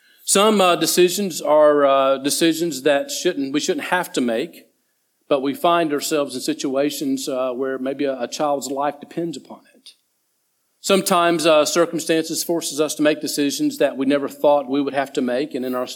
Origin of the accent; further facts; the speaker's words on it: United States; I was born and raised in America, and so I can promise you that this is probably pretty close to being accurate.